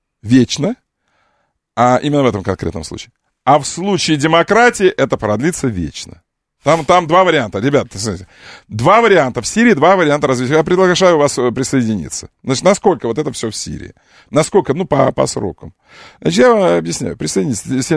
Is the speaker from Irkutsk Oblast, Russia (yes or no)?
no; Moscow, Russia; Как мы, москвичи